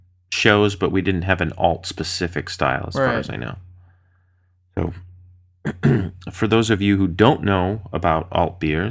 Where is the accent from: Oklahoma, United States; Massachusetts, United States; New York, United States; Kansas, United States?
Massachusetts, United States; Boston; from Boston